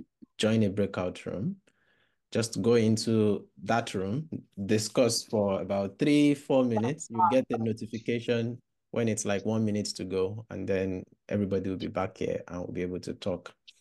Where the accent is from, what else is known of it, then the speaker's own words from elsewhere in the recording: Nigeria; in a Pentecostal tradition, which I'm still part of till today. And growing up in Nigeria